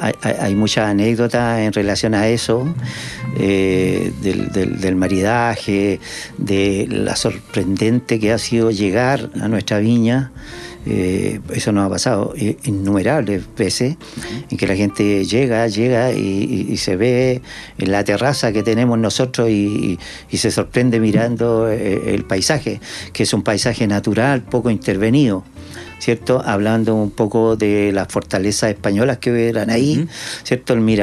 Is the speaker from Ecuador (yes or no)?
no; Concepción, Biobío, Chile; Soy penquista.